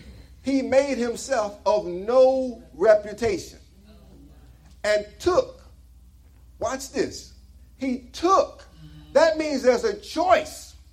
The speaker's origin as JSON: {"language": "English", "town": "Detroit", "region": "Michigan", "country": "United States", "said": "Well, you know, because I'm from Michigan myself, you know, so to be, yeah, I'm from Detroit."}